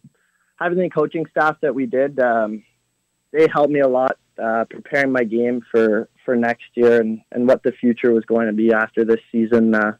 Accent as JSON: {"language": "English", "town": "Toronto", "region": "Ontario", "country": "Canada", "tie": "born or raised there", "said": "and Toronto's my hometown as well, so I'm really happy I can stay home."}